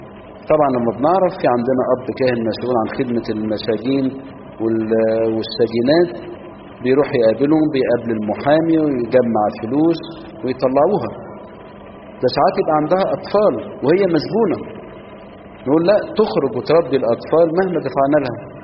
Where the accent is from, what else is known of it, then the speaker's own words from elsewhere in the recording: Minya, Minya Governorate, Egypt; من نشكر ربنا ان عندنا في المنيا اسرة نشيطة جدا لخدمة المجزومين